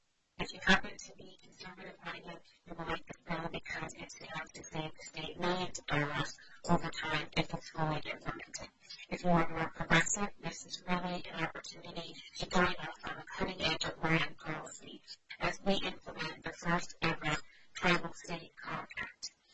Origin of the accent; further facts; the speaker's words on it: North Dakota, United States; Alaskan and grew up at Ridge Point, where I went to high school down in southeastern North Dakota at my hometown.